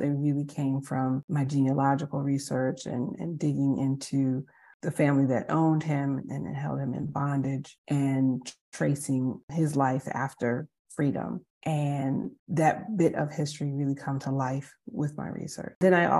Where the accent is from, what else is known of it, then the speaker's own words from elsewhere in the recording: New Jersey, United States; born there; now in North Carolina, United States; I was born in New Jersey, but all of my ancestors are Southern. I went to undergrad at University of Virginia in Charlottesville, and then I went to graduate school at Duke. I moved to North Carolina and been here since then.